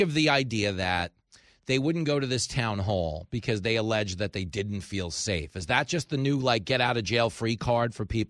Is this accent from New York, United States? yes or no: yes; New York, United States; my Uncle Sonny, you know, growing up in New York with me, we told Polish jokes.